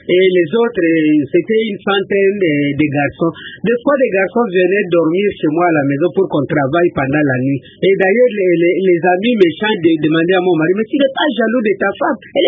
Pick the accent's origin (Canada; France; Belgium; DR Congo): DR Congo; Bandundu, Kwilu; je suis originaire de Bandundu. … Je fais les humanités biochimie dans la ville de Bandundu.